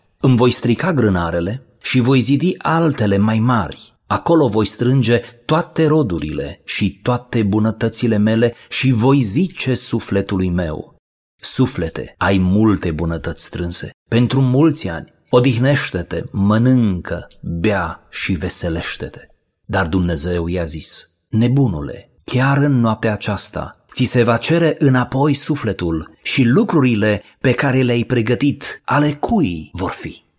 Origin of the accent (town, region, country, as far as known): Romania